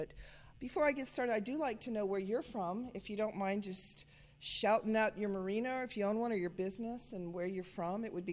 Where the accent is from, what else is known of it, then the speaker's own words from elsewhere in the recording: Charleston, South Carolina, United States; born there; I was born in Charleston. My dad was in the Navy. I was born at the Charleston Naval Station right after World War II.